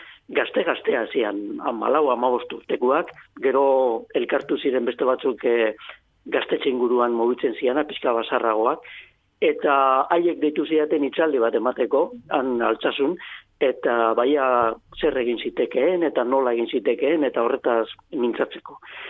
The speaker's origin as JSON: {"language": "Basque", "town": "Eibar", "region": "Basque Country", "country": "Spain", "lives_now": "Bilbao, Spain", "said": "Eibartarra naiz, baina bizi Bilbon bizi naiz, eta Bilbotik Urdiaina joan etorrian ibili naiz."}